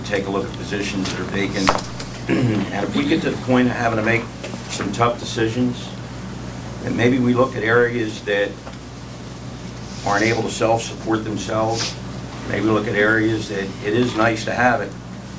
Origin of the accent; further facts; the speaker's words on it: Delaware, United States; I grew up in the Newcastle area. Love where I grew up, and still have part of Newcastle, but go south of the canal.